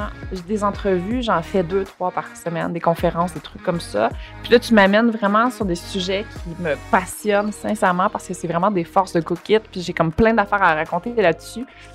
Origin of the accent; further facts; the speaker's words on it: Longueuil, Quebec, Canada; j'avais 12 ans, okay, puis je passais le Courrier du Sud, le Journal de Montréal, puis la presse quand j'étais jeune à Longueuil